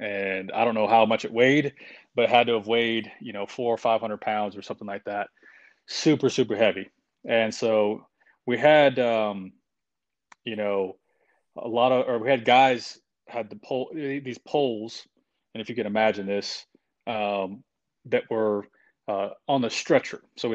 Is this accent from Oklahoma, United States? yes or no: yes; Oklahoma, United States; Yeah, so I grew up in a small town in Oklahoma, and, you know, my mom raised me along with my sister